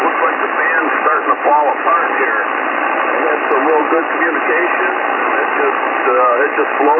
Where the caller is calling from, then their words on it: McFarland, Michigan, United States; I'm calling from McFarland, Michigan, located in the Upper Peninsula of Michigan.